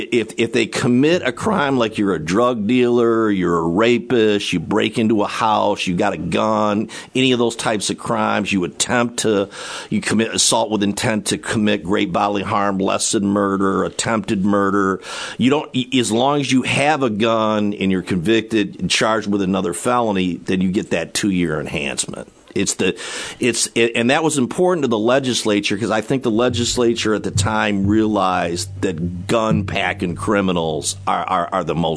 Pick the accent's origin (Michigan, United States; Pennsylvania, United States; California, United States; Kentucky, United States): Michigan, United States; Lansing; Lansing was my hometown, so I've always, you know, followed that very carefully up there and spent a lot of time in Lansing.